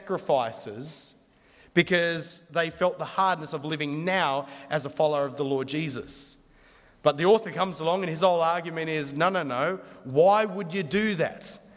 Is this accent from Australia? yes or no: yes; Newcastle, New South Wales, Australia; also born or lived in Lithgow; I've lived in many different parts of the world. I was born in Newcastle, and I'm a Novocastrian, so that makes me royalty. I'm a Novocastrian.